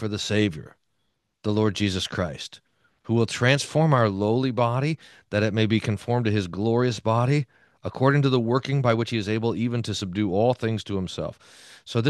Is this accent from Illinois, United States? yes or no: no; Texas, United States; But we say, look, I'm a Texan.